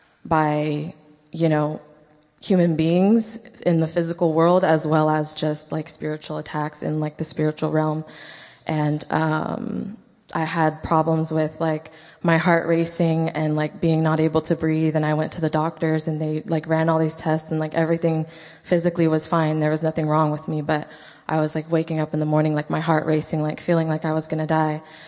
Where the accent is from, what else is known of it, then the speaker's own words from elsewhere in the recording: California, United States; But anyways, I grew up in California